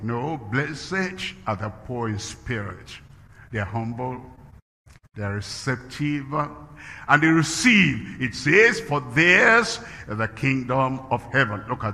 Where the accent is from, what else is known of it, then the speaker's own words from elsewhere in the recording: Nigeria; And then, I'm a Nigerian, I'm an African